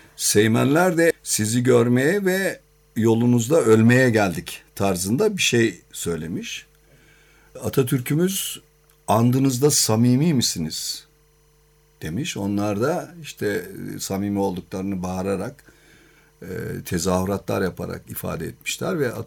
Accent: Ankara, Turkey; Ben Cebeci'de oturdum. Hep Cebeci'de büyüdüm.

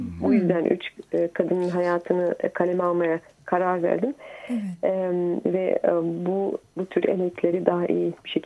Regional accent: Kars, Turkey; Ben Karslıyım. Biz Kars'tayken

